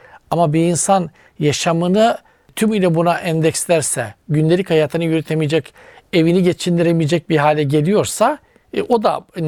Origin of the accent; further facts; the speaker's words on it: Black Sea Region, Turkey; Bizim Karadeniz'de paçariş derler